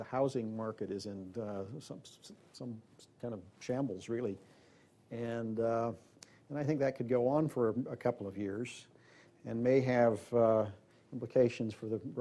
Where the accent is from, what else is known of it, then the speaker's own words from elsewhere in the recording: Salt Lake City, Utah, United States; But I come from Salt Lake City